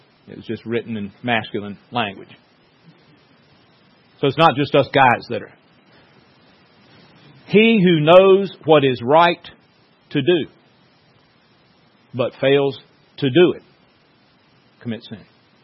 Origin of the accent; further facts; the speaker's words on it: South Carolina, United States; We're from Horry County.